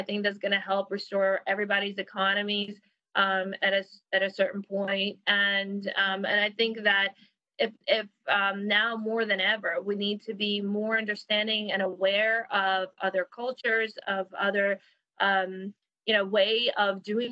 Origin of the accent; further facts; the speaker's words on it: Saint Petersburg, Russia; English is a second language; Okay, so I will say my hometown, St. Petersburg, Russia, is probably still one of the most beautiful cities that I have ever been to.